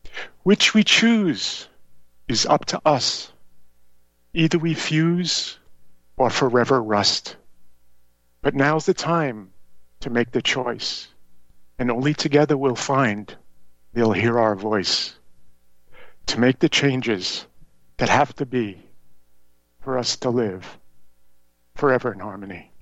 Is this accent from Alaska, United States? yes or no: no; New York City, New York, United States; I was brought up in Elmhurst, Queens, New York City. Elmhurst had the distinction of, when I was being grown up there, to be the most ethnically diverse neighborhood on earth.